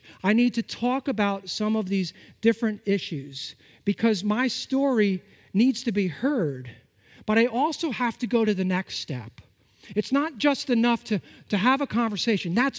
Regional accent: Bloomfield, New Jersey, United States; Now, I was born and raised in Bloomfield, New Jersey, and I know some of you in our church, you hold that against me because I'm from New Jersey, but I am from New Jersey.

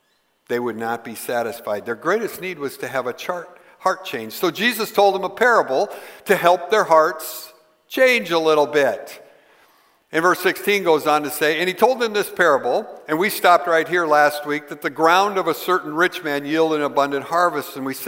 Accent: United States; the thinking is pretty deeply ingrained in me because I grew up in America.

